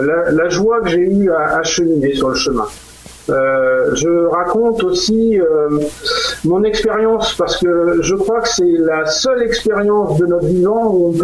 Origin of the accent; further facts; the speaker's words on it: Brittany, France; born there; Alors, en fait, mes parents habitaient Paris. Moi, je suis né en Bretagne. Okay. Ils ont décidé de revenir à leur source, qui était donc la Bretagne. Moi, je suis né en Bretagne.